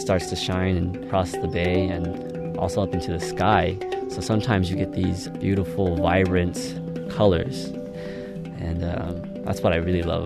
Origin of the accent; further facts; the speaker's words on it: El Sobrante, California, United States; I'm from El Sobrante, California.